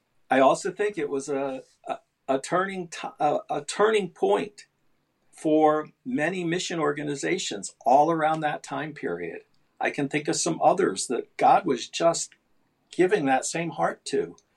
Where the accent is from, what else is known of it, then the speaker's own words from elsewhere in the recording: United States; why should I, as an American, think that I have the knowledge and experience to walk into a country where I don't even understand the culture